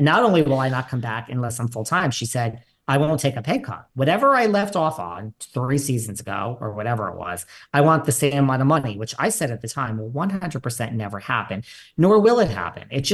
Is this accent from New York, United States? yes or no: yes; New York, United States; I might be in LA today, baby, but I split my time, and I'm a New Yorker. Don't ever think that I'm from here, people. I love it. It's great. I'm a New Yorker.